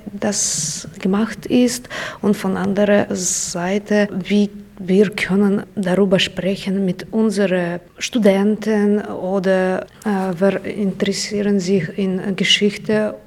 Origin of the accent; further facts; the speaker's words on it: Belarus; German is a second language; auch sehr wichtig für uns, bei uns in Belarus. Es ist nicht so entwickelt wie hier